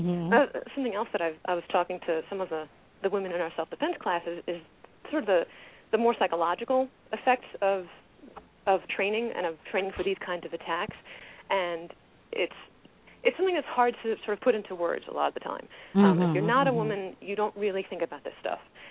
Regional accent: New York City, New York, United States; now in Albany, United States; I'm from New York City. I'm living in Albany now, but I'm from Queens. I was born and raised in Flushing, Queens.

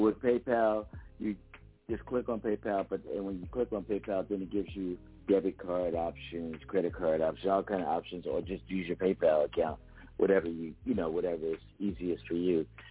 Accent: Philadelphia, Pennsylvania, United States; I grew up in the cold, Don. I know it's not fun. I grew up in Philadelphia. It is not fun to be stuck in the snow.

